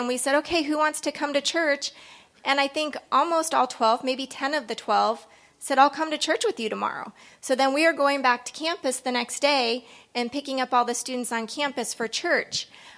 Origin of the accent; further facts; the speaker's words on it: Denver, Colorado, United States; now in Littleton, United States; as Greg mentioned earlier, I'm from Denver, live in Littleton, Colorado